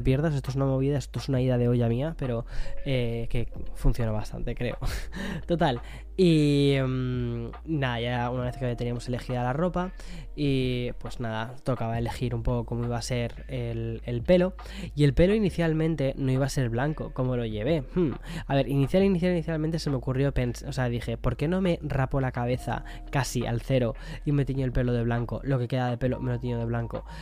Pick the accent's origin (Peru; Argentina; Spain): Spain; now in New York, United States; vengo de Nueva York, que estoy muy perdido con lo que es la cultura española del quién es quién, ¿no? De mi propio país.